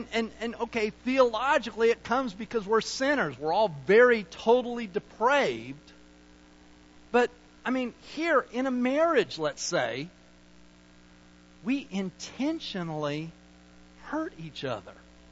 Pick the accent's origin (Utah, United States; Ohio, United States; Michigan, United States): Utah, United States; now in Texas, United States; I'm male, that person's female. I was raised in Utah, that person was raised in Massachusetts. We live in Texas.